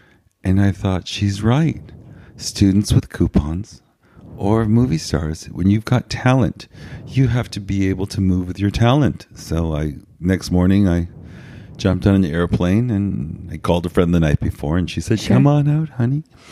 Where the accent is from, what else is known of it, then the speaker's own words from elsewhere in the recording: New England, United States; now in Los Angeles, United States; because we come from New England, which is a descendant of Old England. So we grew up with all these colloquialisms that we didn't realize we had until you move to Los Angeles